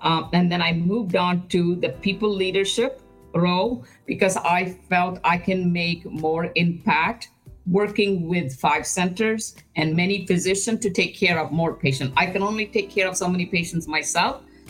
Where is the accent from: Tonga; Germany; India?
India; moved away as an adult; now in United States; when I came from India to the United States to start my training